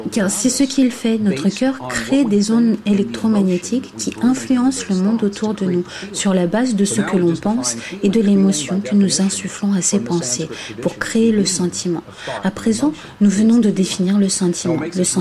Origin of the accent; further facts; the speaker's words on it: Kansas City, Missouri, United States; j'ai été élevé dans une communauté relativement conservatrice dans le Midwest. Je suis né dans le Missouri, Kansas City, Missouri.